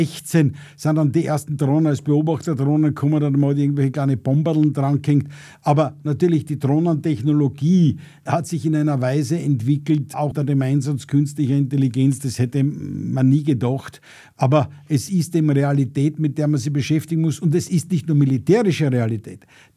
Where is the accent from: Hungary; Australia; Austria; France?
Austria; dass wir für die Ukraine eigentlich eine vernachlässigbare Größe sind als Österreicher.